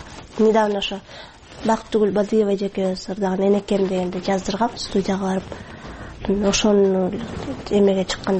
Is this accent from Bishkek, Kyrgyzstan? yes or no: yes; Bishkek, Kyrgyzstan; 23 жаштамын. Бишкек шаарында туруп өскөм.